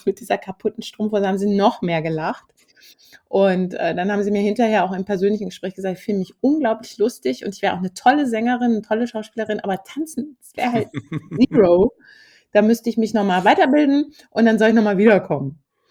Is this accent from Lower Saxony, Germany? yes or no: no; Hümme, Hesse, Germany; Ich bin ja in den Kasseler Bergen in Hümme aufgewachsen, auf dem Bauernhof, sehr weit ab auch vom Dorf.